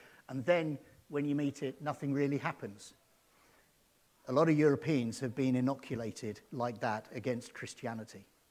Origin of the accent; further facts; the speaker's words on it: South East England, United Kingdom; born there; I'm actually from England. I was born in the southeast of England.